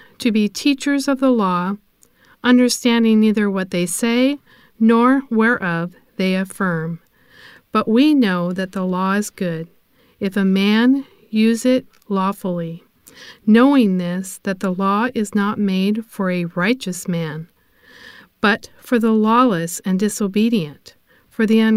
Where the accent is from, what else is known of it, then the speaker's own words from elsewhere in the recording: Albuquerque, New Mexico, United States; I'm from Albuquerque, New Mexico